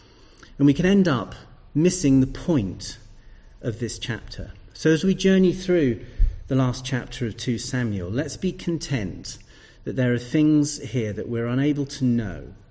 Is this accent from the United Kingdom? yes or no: yes; Lowestoft, East of England, United Kingdom; I'm a native of East Anglia. I was born and brought up in Lowestoft on the East Coast, the most easterly point of the UK.